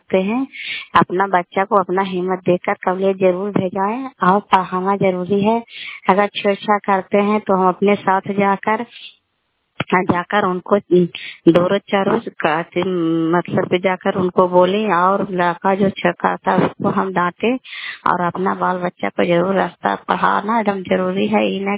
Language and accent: Hindi; Kalyanpur, Bihar, India; बिहार कल्याणपुर वाली वेलसी पंचायत प्रखंड चंडी जिला ललंदा का निवासी हूँ।